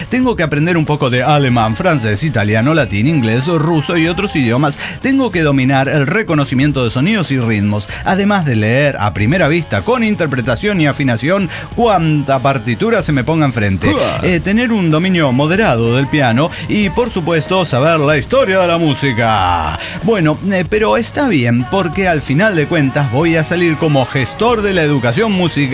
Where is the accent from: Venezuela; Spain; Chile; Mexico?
Venezuela; comenzó la reconversión monetaria en mi país. República Bolivariana de Venezuela.